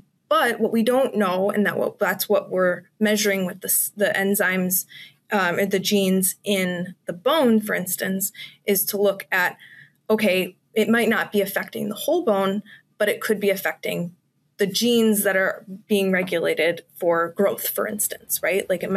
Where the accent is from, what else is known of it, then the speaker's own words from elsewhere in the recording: Madison, Wisconsin, United States; Yeah, so I grew up in Madison, Wisconsin, so I haven't gone very far. I did my BS degree here at Madison